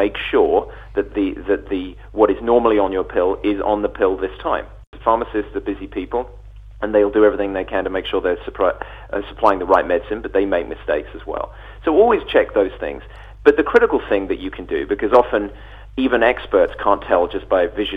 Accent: United Kingdom; now in United States; And I'm a Brit living in America

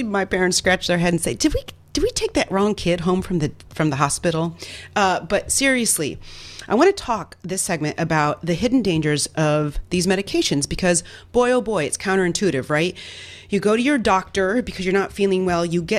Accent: Midwest, United States; Yep, I grew up in the Midwest

